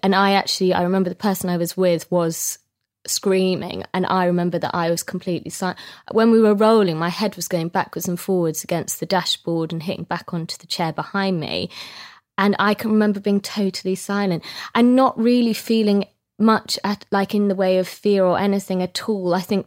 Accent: Scotland, United Kingdom; I'm Scottish, and he was this lovely little Scottish man

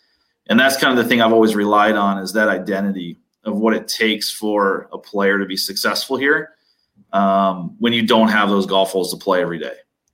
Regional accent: Minnesota, United States; I grew up in the North, obviously played in a school in the North here in Minnesota.

